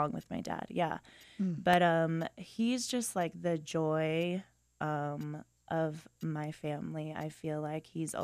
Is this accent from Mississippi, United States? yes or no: no; Los Alamitos, California, United States; also born or lived in Long Beach; I was born in Long Beach, and we lived, actually on a bumpy road, as we like to call it. That was fun to get driven around on. But when I was in middle school, we moved to, a town just a little bit away called Los Alamitos, and that's where I went to high school.